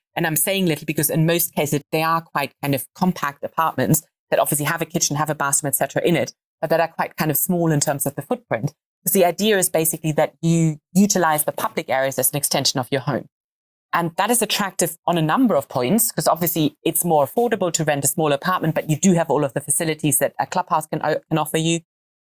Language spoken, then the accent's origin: English; Hamburg, Germany; English is a second language; now in United Kingdom; As you both know, I'm German originally, so I grew up in Hamburg.